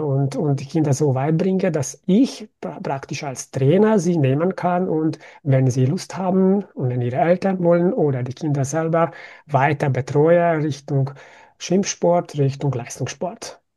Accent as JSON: {"language": "German", "region": "Budapest", "country": "Hungary", "moved": "yes", "lives_now": "Austria", "said": "Ich bin seit 2001 in Österreich. Ich komme aus Budapest"}